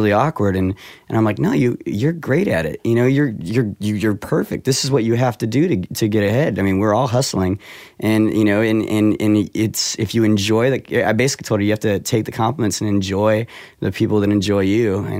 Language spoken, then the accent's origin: English; San Jose, California, United States; I grew up in San Jose, which is, you know, Silicon Valley